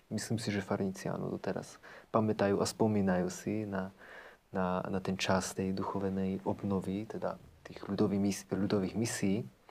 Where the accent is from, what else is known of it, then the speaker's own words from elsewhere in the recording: Jabloň, Prešov Region, Slovakia; Tak pochádzam z takej maličkej dedinky, volá sa Jabloň, ako ten strom. Je veľmi pekná a teda je to na východe Slovenska, pomerne ďaleko od Bratislavy. Pochádzam z veriacej rodiny, katolíckej, praktizujúcej.